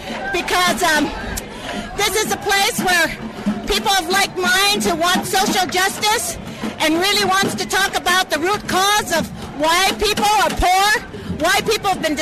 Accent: San Francisco, California, United States; We're from San Francisco, Chinatown.

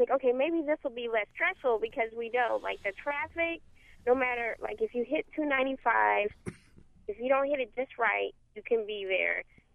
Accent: Oklahoma, United States; I'm actually from Oklahoma. My father has a little ranch in a little town called DeBary, Texas.

